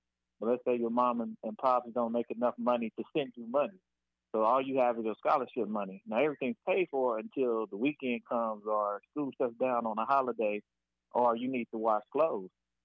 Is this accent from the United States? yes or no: yes; Texas, United States; moved away as an adult; I was from Texas, so going up to Ohio, that was my first time moving away from home.